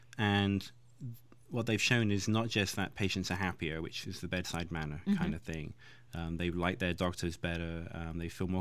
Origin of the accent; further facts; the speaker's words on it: England, United Kingdom; accent: Cambridge; now in United States; I'm from England, all over England, but I was trained in Cambridge, so that's where the accent's from.